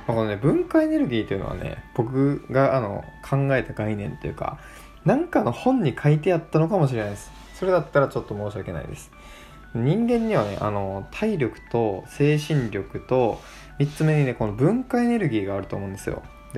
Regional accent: Kochi, Japan; moved away as an adult; now in Tokyo, Japan; 僕はもともと高知県生まれ高知県育ちで、ほんと20年2、3歳ぐらいまでずっと高知にいました。で就職して2年目で東京支社に配属になったので、そこからね高知という場所から東京に引っ越して

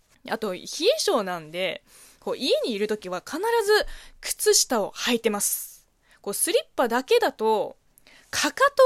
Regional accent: China; 中国生まれ中国育ちの私

